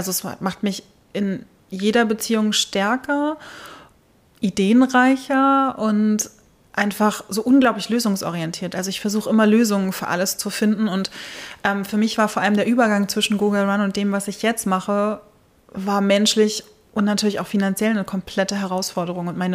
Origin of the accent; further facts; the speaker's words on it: Northern Germany, Germany; sich nicht immer so als Norddeutsche, ne, sich nicht umwerfen lassen, wenn mal ein bisschen Wind aufkommt